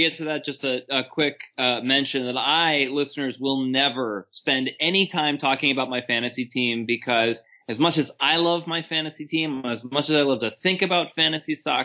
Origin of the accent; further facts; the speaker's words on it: Los Angeles, California, United States; now in Pittsburgh, United States; both of us, born and raised in Los Angeles, root for Colorado, and I don't even live in the Denver metropolitan area anymore. Shout out Pittsburgh.